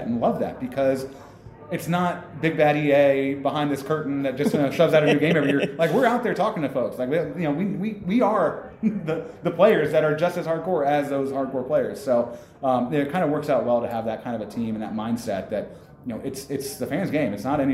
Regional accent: Orlando, Florida, United States; But I grew up here in Orlando

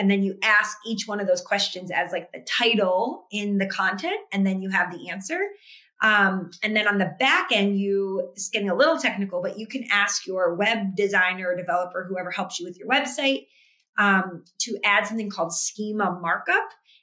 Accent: Ohio, United States; I grew up in Ohio and they were a big band back then.

